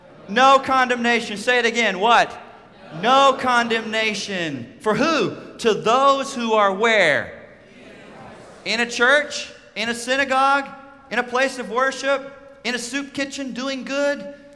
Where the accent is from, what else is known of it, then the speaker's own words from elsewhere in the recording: Chicago, Illinois, United States; growing up in Chicago and seeing dads not be dads and men not be men.